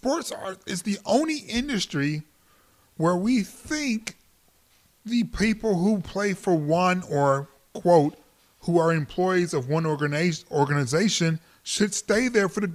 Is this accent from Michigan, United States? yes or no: yes; Detroit, Michigan, United States; I'm from Detroit. I spent a lot of my life being jelly by this dynamic.